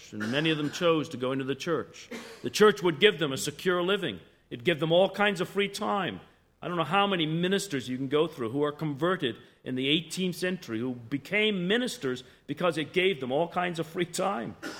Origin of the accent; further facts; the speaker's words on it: England, United Kingdom; moved away; I grew up in England and frequently go back